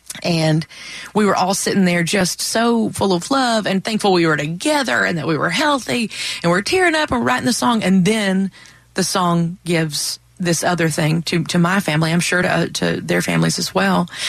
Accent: Mammoth Spring, Arkansas, United States; And then when I was growing up in Mammoth Spring, we lived really close to Hardy. Like, that's where I went to high school, was over in Highland.

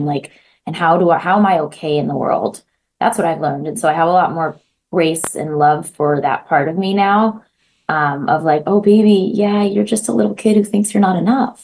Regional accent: Boston, Massachusetts, United States; now in Los Angeles, United States; I love the grounded, you know, East Coastness. I living in LA, I sometimes miss the just directness of that.

